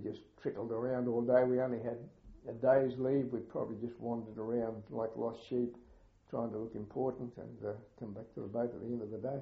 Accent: United Kingdom; you say, oh, wogs, because we're British and all that sort of thing.

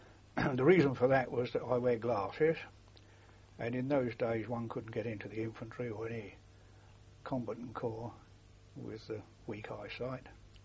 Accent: London, United Kingdom; being a Londoner

